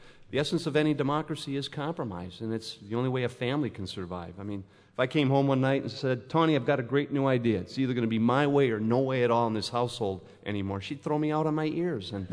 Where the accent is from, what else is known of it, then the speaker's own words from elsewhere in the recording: Wisconsin, United States; Fortunately, you know, growing up in Wisconsin, we've had some pretty good role models to keep an eye on.